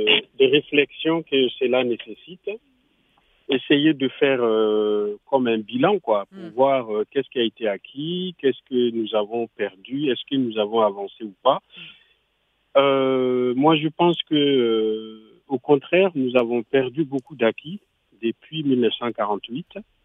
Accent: Burkina Faso; je suis du Burkina Faso

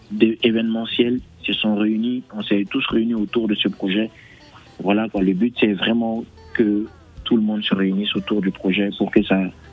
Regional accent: Mali; c'est tout à fait normal parce qu'on vient du Mali.

